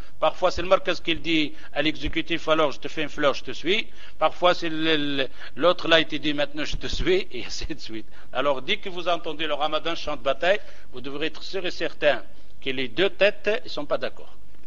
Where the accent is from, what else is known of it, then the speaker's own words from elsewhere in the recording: Morocco; le Maroc, je suis marocain, il jeûne avec le Maroc